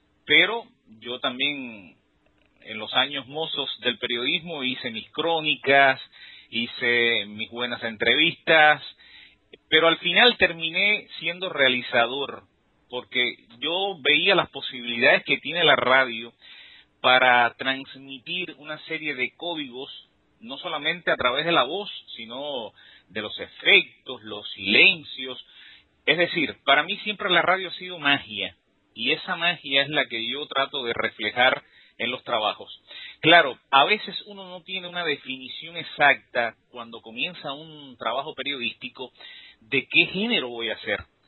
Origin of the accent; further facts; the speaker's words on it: Cuba; un día descubre que yo soy cubano. Al parecer se hizo alguna referencia en el mismo programa a que yo había nacido en Cuba o que era cubano